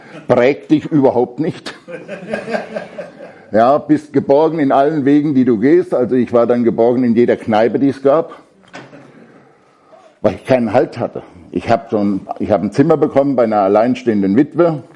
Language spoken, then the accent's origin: German; Bavaria, Germany; Ich bin aufgewachsen in der Nähe von Aschaffenburg. Ja, da ist Frankfurt nicht weit.